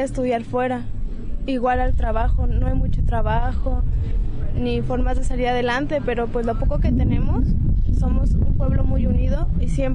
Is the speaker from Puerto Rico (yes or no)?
no; Temaca, Jalisco, Mexico; que mis nietos conozcan mi pueblo, mis raíces, la casa donde crecí